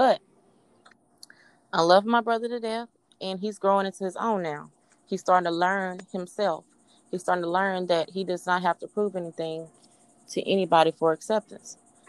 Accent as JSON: {"language": "English", "country": "United States", "said": "So I'm just a black person in America. So I'm black American, I guess."}